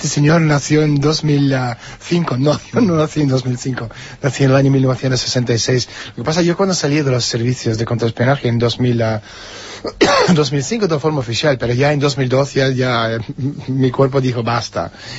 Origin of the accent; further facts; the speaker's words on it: Lithuania; born there; first language Russian; Spanish is a second language; moved away; no soy lituano, nací en República Soviética de Lituania, somos rusos, hablamos ruso, no hablamos lituano